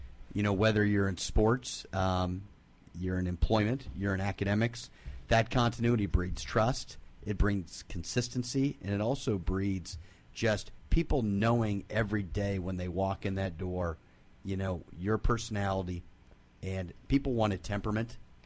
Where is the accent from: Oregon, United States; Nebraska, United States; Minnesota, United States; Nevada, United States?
Nebraska, United States; Lincoln; You know, growing up in Lincoln, Nebraska, it's a state capital.